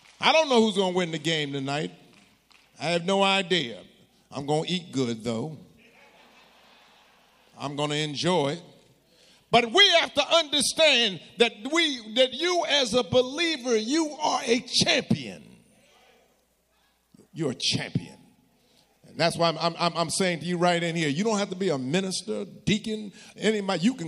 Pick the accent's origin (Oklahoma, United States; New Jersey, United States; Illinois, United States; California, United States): New Jersey, United States; Now, I grew up in Jersey. In Jersey, we didn't have to pump our gas.